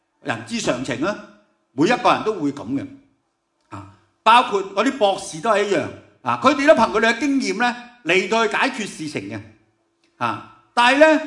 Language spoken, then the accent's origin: Cantonese; China; 以前即系我哋中国人咧，即系唔明呢天文现象嘅时候